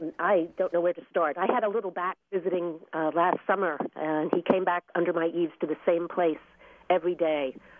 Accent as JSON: {"language": "English", "town": "Scarsdale", "region": "New York", "country": "United States", "tie": "born or raised there", "said": "I grew up in Scarsdale, New York, where we didn't have a whole lot of chickens"}